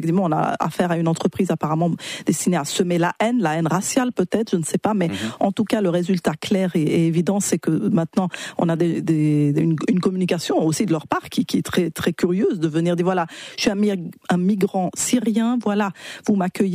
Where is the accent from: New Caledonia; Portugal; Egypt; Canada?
Egypt; moi j'ai grandi en Égypte, dans un pays qui s'est radicalisé au niveau religieux ces dernières années